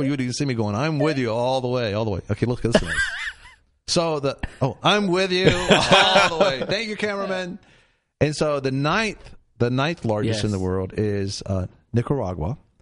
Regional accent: United States; I'm an American, and we're in a debt crisis here.

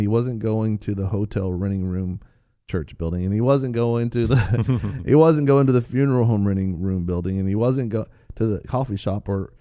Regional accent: Florida, United States; They say it's dry heat. Well, I'm from Florida. We have wet heat.

